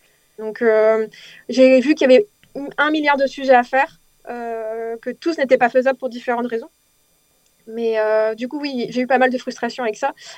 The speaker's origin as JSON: {"language": "French", "region": "Brittany", "country": "France", "tie": "born or raised there", "said": "avec des copines du Trégor, où on a grandi, quoi, en Bretagne."}